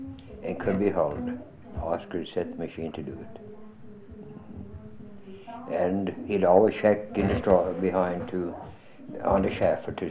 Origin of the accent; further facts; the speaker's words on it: Vollmer, Idaho, United States; born there; No, I was born in Vollmer, Idaho. It was still Volmer when I was born.